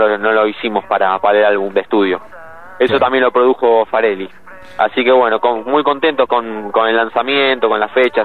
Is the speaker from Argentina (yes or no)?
yes; Buenos Aires, Argentina; Nosotros somos de Zona Sur, somos cuatro integrantes, la mitad somos de Herley, Avellaneda, por supuesto, y los otros dos son de Florencio Varela. Somos de Zona Sur, nosotros.